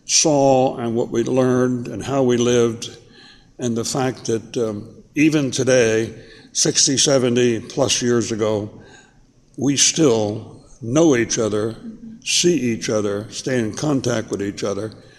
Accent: Canal Zone, Panama; It's always a pleasure to remember growing up in the Panama Canal

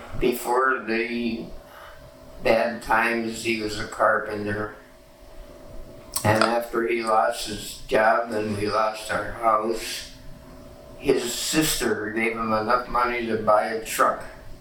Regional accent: Scranton, Pennsylvania, United States; born there; 1922 at Scranton, Pennsylvania.

